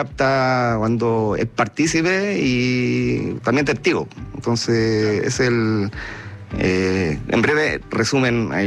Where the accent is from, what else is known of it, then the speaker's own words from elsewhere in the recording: Calama, Antofagasta, Chile; also born or lived in Santiago / Viña del Mar; No, yo nací en Santiago, pero me fui muy joven a Calama con mi familia. Ya. Mi papá lo trasladaron, entonces se dedicó a la minería. Y desde entonces, viviendo en Calama, Chuquicamata, y después a la universidad, yo me fui a Viña del Mar, porque ahí está la familia de mi papá.